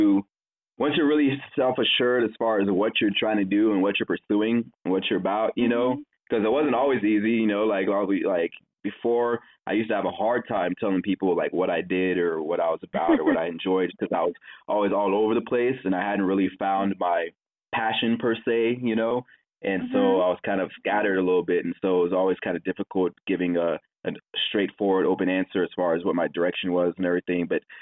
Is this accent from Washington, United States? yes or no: yes; Seattle, Washington, United States; also born or lived in Texas; I am from Seattle, Washington.